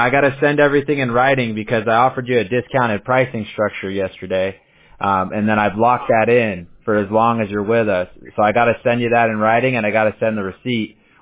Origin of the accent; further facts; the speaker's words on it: Newport Beach, California, United States; I grew up in Newport Beach in Orange County, Southern California.